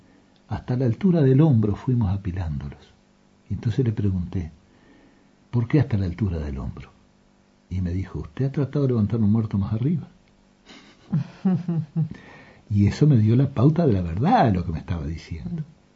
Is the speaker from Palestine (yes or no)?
no; Uruguay; Los orientales somos esa cosa. Como uruguayos